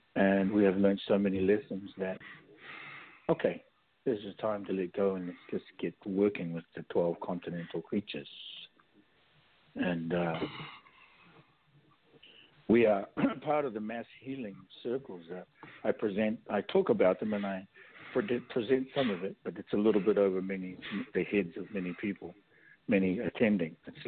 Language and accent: English; New Zealand; Again, you know, I'm from the Maori culture in this lifetime.